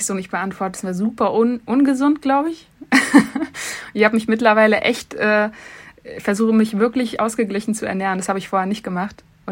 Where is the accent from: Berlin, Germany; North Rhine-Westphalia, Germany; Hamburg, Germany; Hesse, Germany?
Hesse, Germany; Frankfurt; meine Heimatstadt, Frankfurt. Ganz, ganz viel Liebe für diese Stadt, natürlich dort aufgewachsen, geboren.